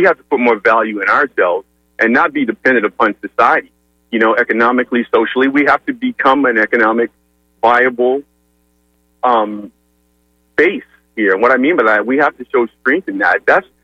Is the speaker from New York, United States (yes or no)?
no; Miami, Florida, United States; I grew up in Miami during the time of McDuffie, and that was really bad.